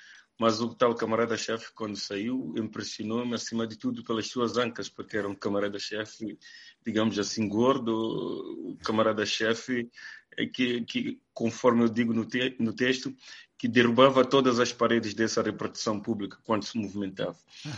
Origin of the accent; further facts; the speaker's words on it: Mozambique; a minha trajetória enquanto moçambicano e enquanto criador também